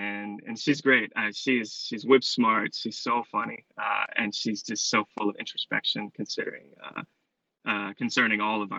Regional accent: Louisiana, United States; to me as a Cajun, it feels like a legitimate view of how things run down there.

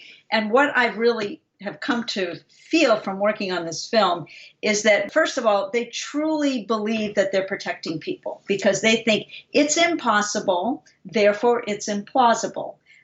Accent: Boston, Massachusetts, United States; also born or lived in Santa Fe; part of the reason I was so skeptical is I'm from Boston and I'm in the mecca of the medical world.

